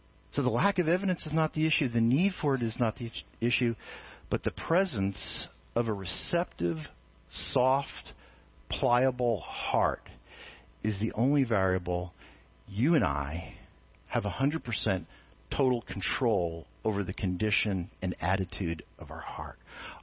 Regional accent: New Jersey, United States; And I'm from New Jersey, so I'm cool with it.

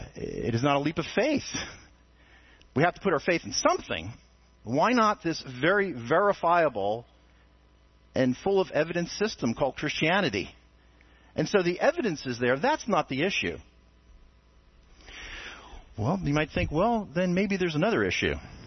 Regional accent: New Jersey, United States; And I'm from New Jersey, so I'm cool with it.

